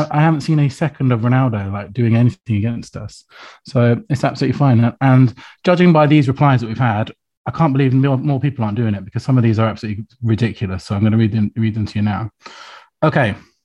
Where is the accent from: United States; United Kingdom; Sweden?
United Kingdom; Blackpool, North West England; So just been to the playoff final at Wembley, Blackpool at my hometown team.